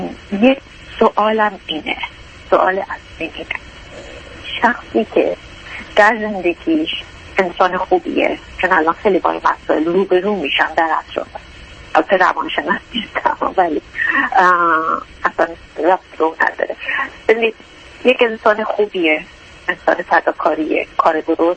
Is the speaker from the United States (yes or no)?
yes; United States; چون من از آمریکا هستم، مهاجرت